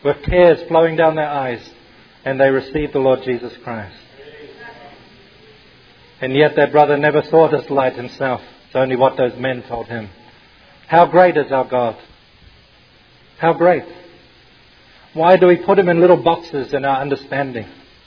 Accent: New Zealand; also born or lived in Australia; even though I'm from New Zealand, as John said, I became a Christian in Australia.

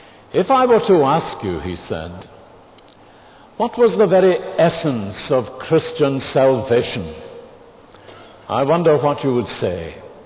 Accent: Scotland, United Kingdom; make me feel really at home as a Scotsman with this kind of weather.

